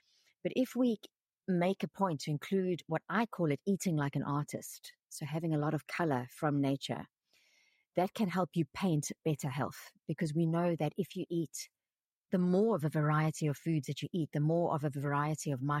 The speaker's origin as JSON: {"language": "English", "country": "South Africa", "tie": "born there", "said": "because of being French, so my entire family are French. I was born in South Africa because my parents went there"}